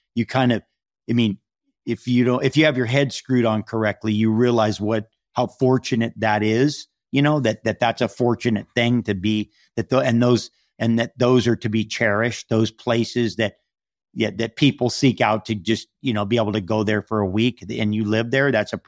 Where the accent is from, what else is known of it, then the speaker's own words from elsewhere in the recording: Hawaii, United States; Cause I also, you know, I'm from Hawaii, and so we have a home there that we just finished during the pandemic